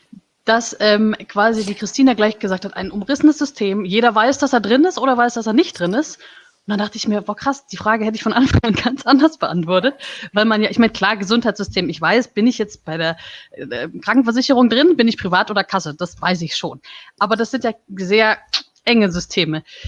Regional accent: Germany; ich bin Deutsche

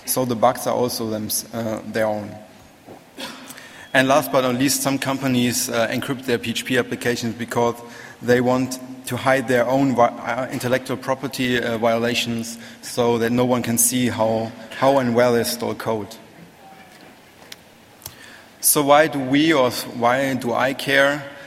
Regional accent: Cologne, North Rhine-Westphalia, Germany; I'm from Cologne in Germany, and I work for approximately 10 years in information security

